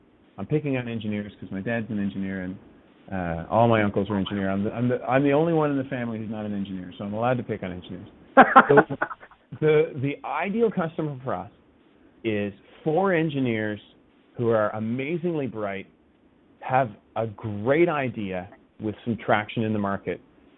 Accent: Waterloo, Ontario, Canada; we are from the Waterloo region

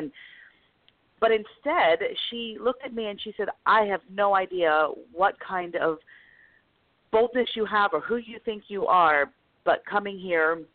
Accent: Mid-Atlantic, United States; accent: East Coast; Yeah, it is probably a bit of my accent because I was born outside of D.C. and stayed kind of in the Mid-Atlantic area. So there was a lot of influence from Pennsylvania, New Jersey, New York, and so you can definitely detect that East Coast accent in me

